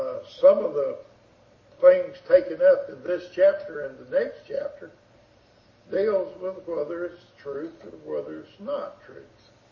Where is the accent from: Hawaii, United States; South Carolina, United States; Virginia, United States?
South Carolina, United States; I said, well, I'm from South Carolina. Well, what part? And because we have a coast, and we have the Midlands, and we have the mountains. And so I said, I'm from the mountains. I'm from these parts. That's my home.